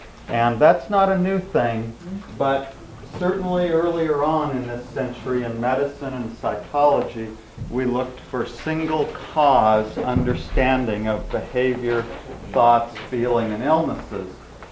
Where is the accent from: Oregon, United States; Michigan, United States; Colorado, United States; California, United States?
Oregon, United States; Portland; I come from Portland, Oregon